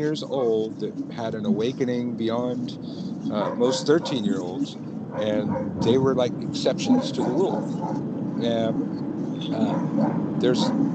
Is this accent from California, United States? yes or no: yes; Santa Cruz, California, United States; when the first witch store in my hometown of Santa Cruz was opening.